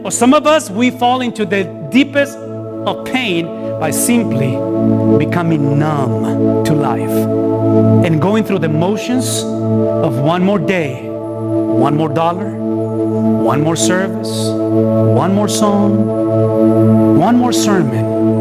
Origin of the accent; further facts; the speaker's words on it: Texas, United States; Because I know how to drive. I'm from Texas. You don't have trucks. We have trucks.